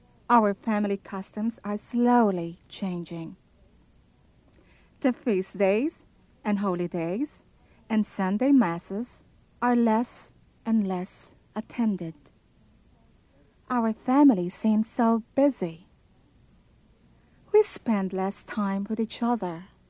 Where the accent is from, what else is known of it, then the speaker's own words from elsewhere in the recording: San Quintin, Ilocos Region, Philippines; moved away as an adult; now in United States; I am a Filipina, born 48 years ago in San Quintin, Pangasinan. I've been living in America for the past 12 years.